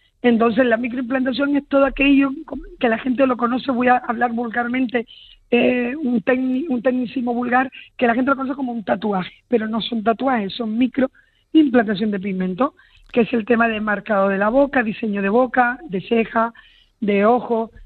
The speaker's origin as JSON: {"language": "Spanish", "region": "Canary Islands", "country": "Spain", "said": "a nosotros como buenos canarios, pues deberíamos de tener materia prima preparada para ofertar a todas aquellas productoras que lleguen a las islas"}